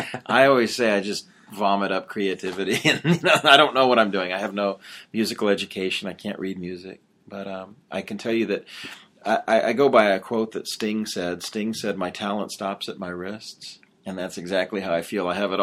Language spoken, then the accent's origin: English; Los Angeles, California, United States; moved away as an adult; also born or lived in New Mexico / Texas; now in Nashville, United States; I was born in Los Angeles, raised there, and in New Mexico, a little bit in Texas, and then I went to college back in L.A., and I moved here when I was 25.